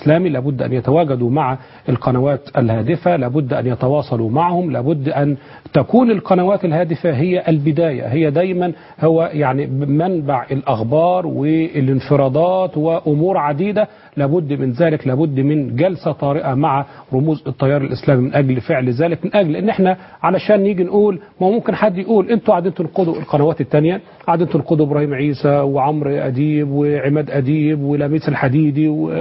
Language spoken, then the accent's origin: Arabic; Egypt; النعمة اللي ربنا أعطاها لنا كمصريين وكعالم عربي وإسلامي